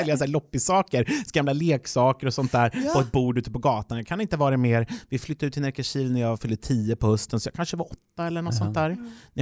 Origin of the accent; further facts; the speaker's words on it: Örebro, Örebro County, Sweden; Jag kommer från Örebro, pappa jobbade där också.